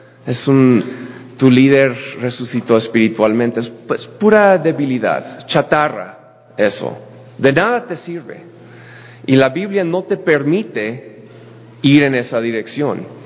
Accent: United States; Spanish is a second language; Y yo, como buen gringo, lo transliteré a español sin checar si era la misma cosa.

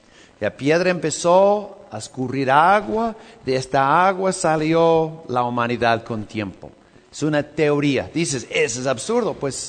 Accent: United States; Hay un parque cerca de donde soy, se llama Yellowstone.

